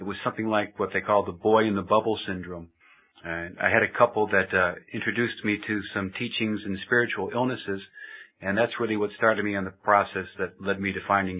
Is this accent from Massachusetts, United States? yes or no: no; Illinois, United States; also born or lived in Washington, D.C.; Well, I was born in 55 in Washington, D.C. I was raised in the suburbs of Chicago. I went to college in Illinois